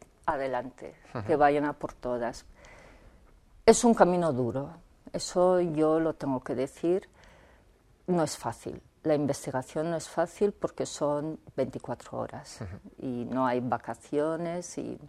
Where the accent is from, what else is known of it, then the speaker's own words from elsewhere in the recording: Vitoria, Basque Country, Spain; yo soy de Vitoria, del País Vasco, allí tuve un profesor de física